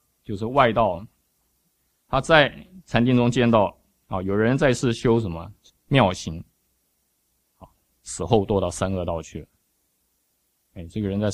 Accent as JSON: {"language": "Chinese", "country": "China", "said": "这是我们中国人一种观念"}